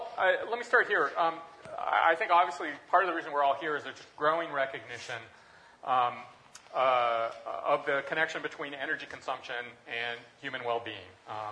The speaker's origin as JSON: {"language": "English", "town": "Berkeley", "region": "California", "country": "United States", "said": "Both, so. Yeah, exactly, from Berkeley"}